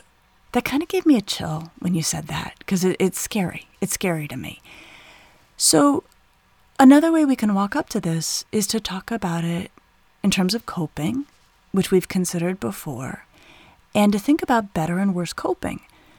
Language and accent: English; Colorado, United States; I grew up in Colorado in the 80s, where even then, I think there was a more casual view about marijuana.